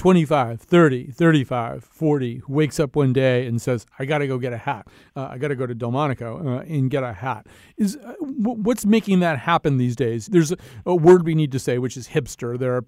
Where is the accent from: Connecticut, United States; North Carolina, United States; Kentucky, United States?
Connecticut, United States; Hartford; And certainly I'm from Hartford.